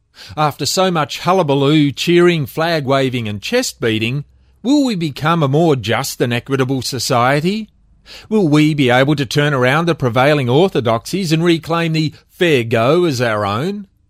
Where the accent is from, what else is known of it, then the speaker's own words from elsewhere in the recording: Queensland, Australia; and I'm from Queensland